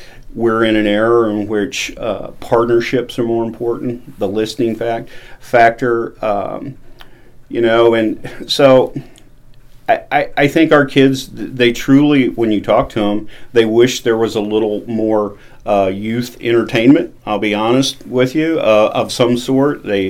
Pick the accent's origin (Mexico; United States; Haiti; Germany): Mexico; moved away; And that is one thing growing up in Mexico when I did, I never felt when I went out that I wasn't prepared for whatever the world was throwing at me.